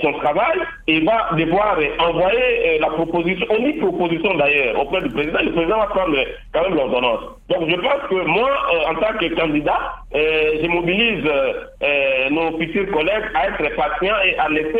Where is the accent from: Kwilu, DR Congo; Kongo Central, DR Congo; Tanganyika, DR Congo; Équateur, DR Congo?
Équateur, DR Congo; Bikoro; On ne peut pas aller former les gens en Ganadjika ou chez moi à Bikoro là-bas ou en Bandakano ou à Gemena.